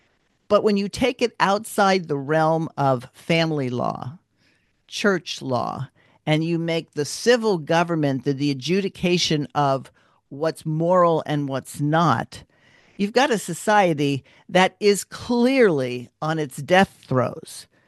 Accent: San Jose, California, United States; like for example, in my hometown, San Jose, there was big news

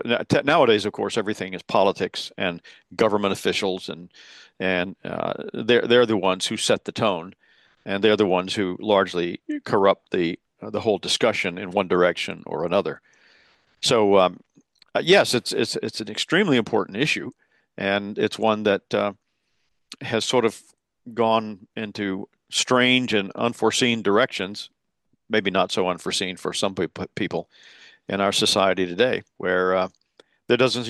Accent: Columbia, South Carolina, United States; a large church in my hometown in Columbia, South Carolina, some years ago.

